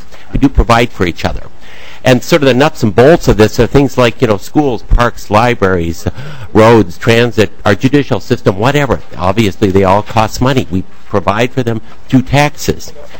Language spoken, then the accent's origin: English; St. Paul, Minnesota, United States; I'm from St. Paul.